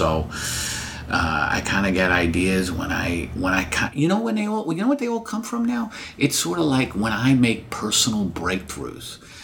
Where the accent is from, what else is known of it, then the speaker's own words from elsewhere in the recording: New York, United States; I just hate it. I grew up in New York.